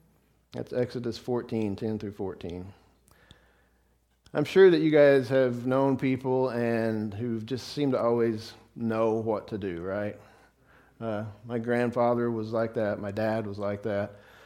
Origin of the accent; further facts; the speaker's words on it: the South, United States; I'm from the South. Did I say that right?